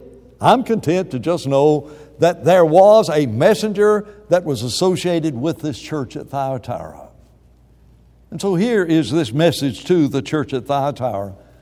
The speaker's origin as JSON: {"language": "English", "country": "United States", "said": "As an American, I come up with all kinds of ideas."}